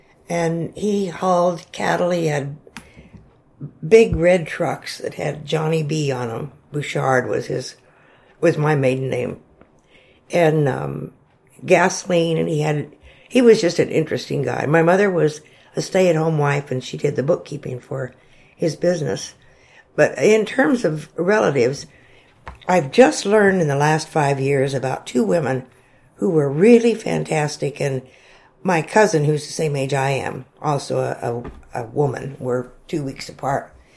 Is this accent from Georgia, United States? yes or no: no; Gunnison, Colorado, United States; Well, I was born 2 weeks before Pearl Harbor was bombed in November of 1941, November 14th. And I was born in Gunnison, Colorado. Lived there my whole life until I went to college.